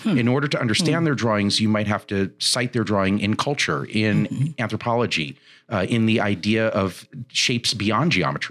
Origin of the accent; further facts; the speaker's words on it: New York, United States; I grew up in New York. My father was a photographer, so I grew up around looking at art books and going to art shows.